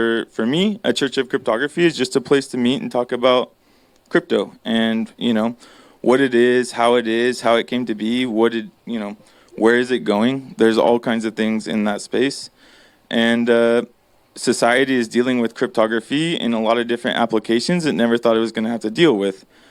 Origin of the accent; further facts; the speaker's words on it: California, United States; I grew up in the Emerald Triangle, and where a lot of people grew cannabis